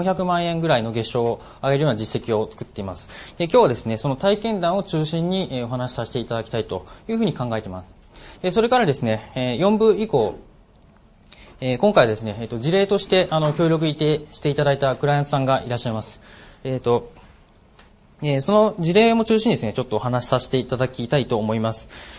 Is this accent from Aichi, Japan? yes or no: no; Saitama, Japan; born there; 私は1979年埼玉県の生まれです。ちょうどインベーダーゲームがブームになった頃に生まれました。